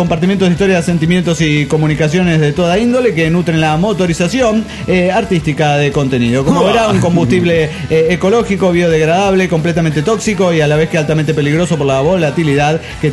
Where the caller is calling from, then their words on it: New York, United States; de York, New York, USA.